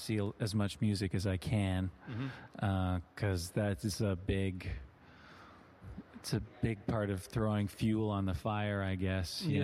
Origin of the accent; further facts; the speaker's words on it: Toronto, Ontario, Canada; No, I am from Toronto.